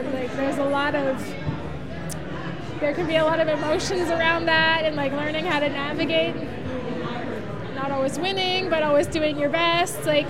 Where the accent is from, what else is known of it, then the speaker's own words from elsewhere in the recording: Portland, Oregon, United States; I remember hearing about Jefferson dancers as a kid growing up in Portland.